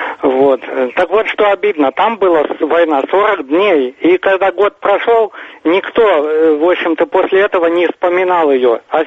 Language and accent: Russian; Tashkent, Uzbekistan; now in Moscow, Russia; Я сам из Ташкента, где, к сожалению, ее глушат. Вот, сейчас я в Москве.